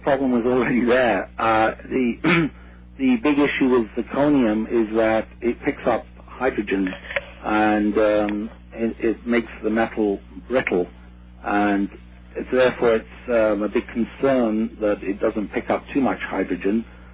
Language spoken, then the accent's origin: English; London, England, United Kingdom; moved away as an adult; also born or lived in Wales; now in Canada; No, I'm a Brit. I was born in London, England, and I lived in Wales. My parents were Welsh. My dad was a Welsh miner. But I went to London University, and I came to Canada in 1968.